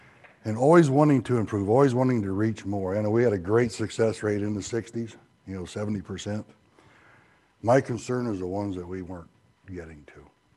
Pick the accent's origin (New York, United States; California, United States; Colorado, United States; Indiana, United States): Indiana, United States; Yeah, like I said, originally from, I was born and raised in Indiana.